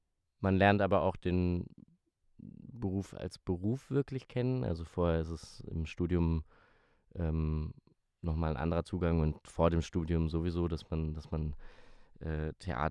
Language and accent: German; Düsseldorf, North Rhine-Westphalia, Germany; born there; habe ich in Hamburg Schauspiel studiert, an der HFMT, und gebürtig komme ich aus Düsseldorf.